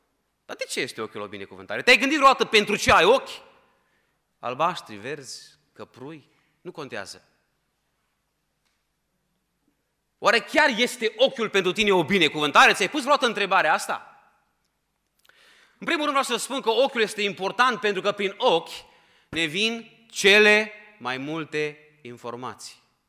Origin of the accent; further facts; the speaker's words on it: Sighetu Marmației, Maramureș County, Romania; now in Ukraine; Eu sunt din Sighetul Marmației, ca să știți de unde să mă luați. Dacă mă scap, să mă iertați, avem un accent un pic mai ales că acum de o vreme trăiesc în Ucraina, într-o mică parte a Ucrainei unde sunt români, 20-30 de mii de români